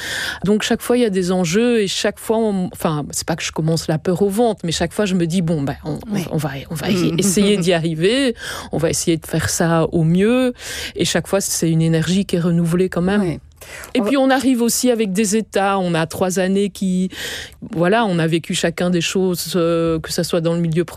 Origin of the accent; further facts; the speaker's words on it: Namur, Wallonia, Belgium; Je suis namuroise